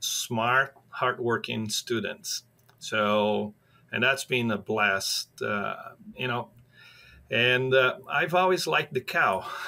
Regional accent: São Paulo, Brazil; now in United States; So I grew up in a small town about 2 hours from the city of São Paulo.

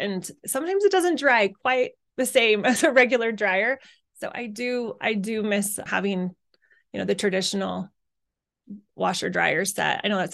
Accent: Utah, United States; So the reason we picked where we are was because I was raised in Utah

